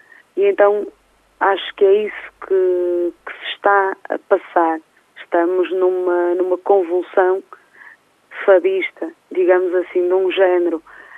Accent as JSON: {"language": "Portuguese", "town": "Barcelos", "region": "Braga", "country": "Portugal", "said": "Ora bem, ó gente da minha terra, o convite está anunciado."}